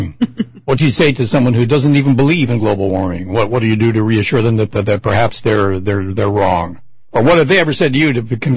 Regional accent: California, United States; Of course, I'm from California, where our state burns down every winter

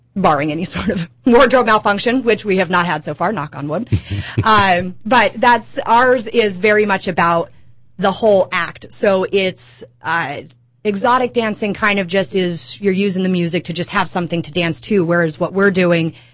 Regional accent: Florida, United States; I came from Florida, and Miami and Key West are two of those places

